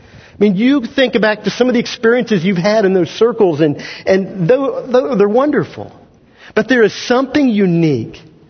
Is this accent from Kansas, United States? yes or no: yes; Kansas, United States; now in Indiana, United States; Now, here in Indiana, we have pitch-ins. But where I grew up in Kansas, we had potluck fellowships, okay?